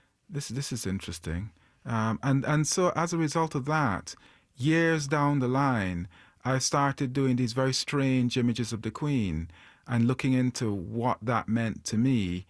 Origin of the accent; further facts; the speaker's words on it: Guyana; also born or lived in Edinburgh; So I grew up in Guyana, and I arrived in Guyana as a very young boy from Edinburgh.